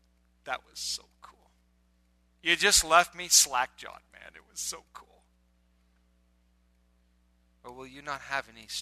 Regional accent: Iowa, United States; I'm from Iowa, so I never knew what an ocean was.

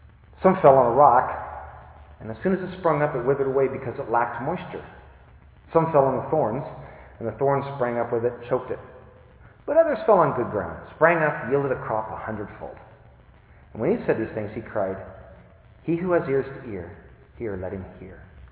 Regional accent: Wisconsin, United States; also born or lived in Iowa; Now, I don't know what it is like down here, but I'm from Wisconsin. We understand that concept up there. Farmer, a field, and some seed. And beyond that, I was from Iowa.

